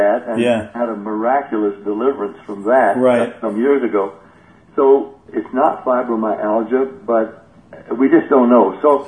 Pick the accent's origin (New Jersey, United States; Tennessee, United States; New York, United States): Tennessee, United States; Nashville; growing up in Nashville and being in church since I was an infant